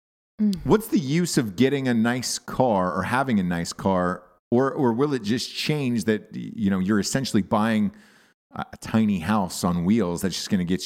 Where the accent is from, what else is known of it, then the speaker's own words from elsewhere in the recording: the South, United States; oh, I like trucks and I'm from the South.